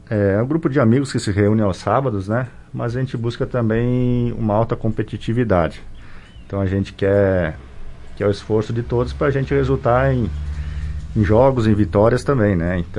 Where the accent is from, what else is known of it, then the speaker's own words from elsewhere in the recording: Gramado, Rio Grande do Sul, Brazil; na cidade de onde a gente veio, né, que a gente é natural de Gramado também.